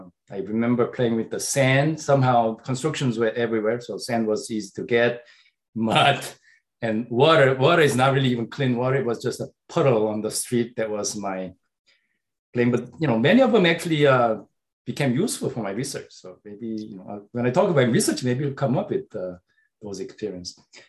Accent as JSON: {"language": "English", "country": "South Korea", "tie": "born or raised there", "said": "Growing up in South Korea and growing up in only about a decade after the Korean War ended"}